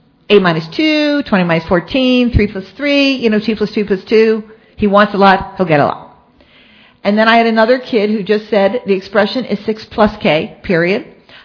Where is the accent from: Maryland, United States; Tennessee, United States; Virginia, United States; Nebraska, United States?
Maryland, United States; Baltimore; And I still remember a high school teacher. I grew up in Baltimore, and he was not very great in math, but he was a fabulous teacher.